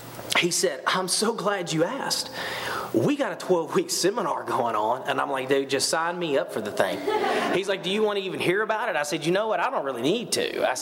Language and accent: English; Texas, United States; And growing up in the South in Texas, we're surrounded by churches.